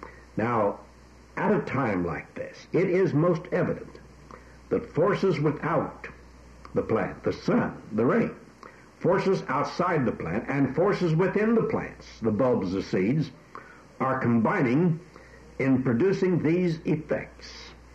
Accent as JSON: {"language": "English", "country": "United States", "tie": "born there", "said": "He's a Britisher by birth, and I'm an American by birth. That's what I am by birth, you see."}